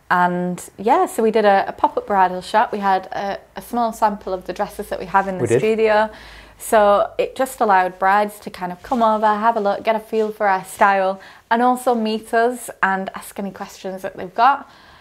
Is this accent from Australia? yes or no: no; Wales, United Kingdom; No, we're from Wales.